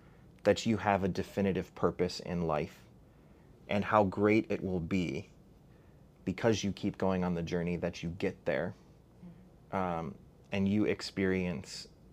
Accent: Chicago, Illinois, United States; I'm from Pilsen, which is, like, you know, the center of all things tacos and all things Mexican.

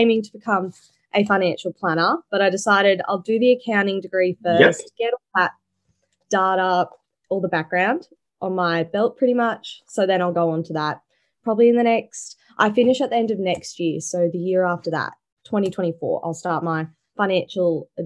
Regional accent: Sunshine Coast, Queensland, Australia; I am 21. I'm from the Sunshine Coast. Been here pretty much my whole life. Moved here when I was 5. So I just say this is my territory now.

